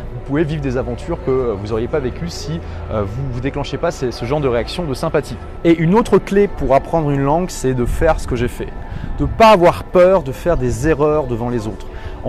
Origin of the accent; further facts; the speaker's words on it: France; Mais en plus, ils ont vu que je suis français, que je fais l'effort de parler une autre langue.